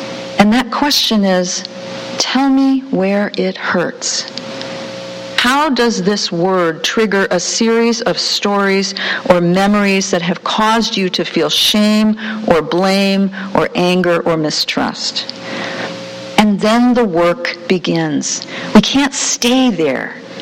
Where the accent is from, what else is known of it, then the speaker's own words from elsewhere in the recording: Midwest, United States; I'm a Midwesterner born of Hungarian, Croatian immigrants on one side and hardscrabble Tennessee farmers on the other